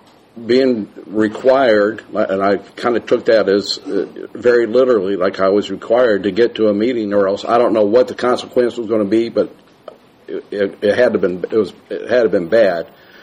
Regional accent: Peoria, Illinois, United States; born there; I was born in the Methodist Hospital in Peoria, Illinois, October 16, 1950

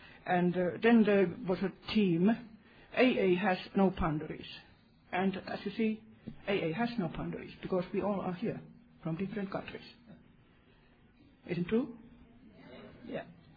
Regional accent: Finland; English is a second language; And I come from Finland. But we haven't got any ice bear there anymore.

